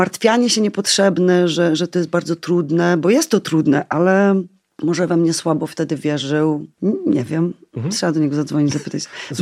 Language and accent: Polish; Glinik Górny, Subcarpathian Voivodeship, Poland; z Gogołowa czy z Glinika Górnego, nigdy nie wiedziałam, bo dom był w Gliniku Górnym, a do szkoły chodziłam do Gogołowa.